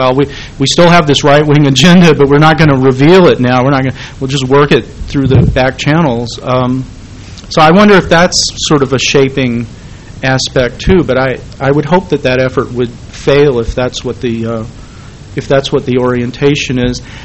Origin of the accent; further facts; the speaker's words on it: the South, United States; And growing up in the South myself, and I'll defend it, as they say